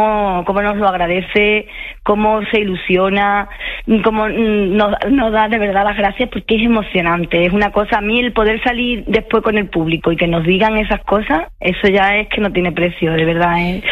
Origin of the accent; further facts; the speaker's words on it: Seville, Andalusia, Spain; como yo soy sevillana, me cuesta un poquito más poner el acento castellano que ella tiene.